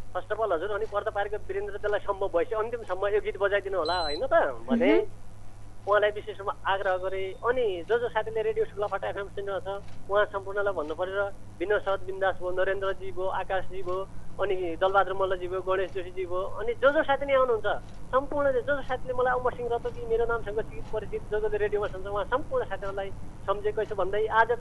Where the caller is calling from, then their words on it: Ghodaghodi, Sudurpashchim Province, Nepal; म यता कैलाली जिल्ला घोडाघोडी नगरपालिका … मेरो गाउँ मेरो ठाउँ कर्मभूमि माघी गाउँतिर छु